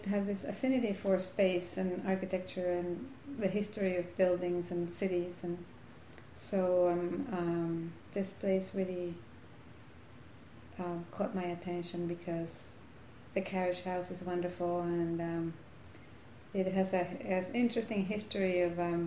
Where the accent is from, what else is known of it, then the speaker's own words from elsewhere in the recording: Caracas, Capital District, Venezuela; now in Hudson, United States; I was born in Caracas, Venezuela. I went to New York City, went to Berkeley in 1973. New York City stayed in 1974. And I've been living in New York State since then.